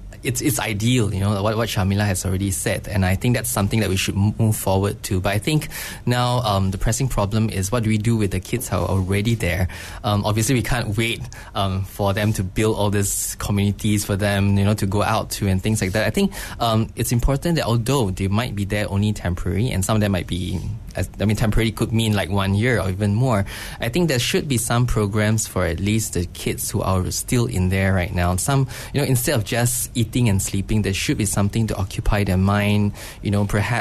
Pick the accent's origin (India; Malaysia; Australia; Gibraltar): Malaysia; our identity as a Malaysian comes first, and we forget about others.